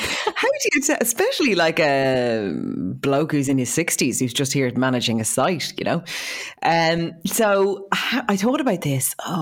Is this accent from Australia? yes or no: no; Dublin, Leinster, Ireland; So I said, oh, I'm from Dublin.